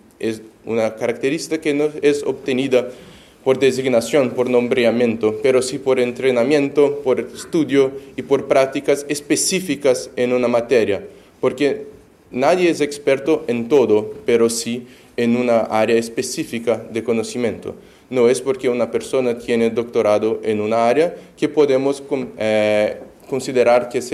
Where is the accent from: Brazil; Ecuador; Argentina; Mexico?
Brazil; Spanish is a second language; soy de Brasil.